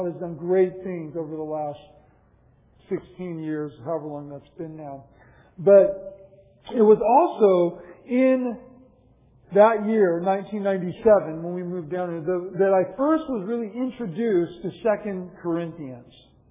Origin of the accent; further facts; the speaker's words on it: San Luis Obispo, California, United States; And I grew up in San Luis Obispo, and which is kind of the central coast of California.